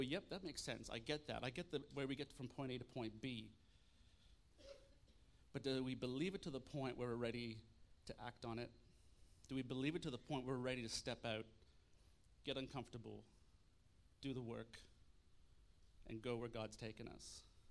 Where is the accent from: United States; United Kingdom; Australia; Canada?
Canada; I am a Canadian.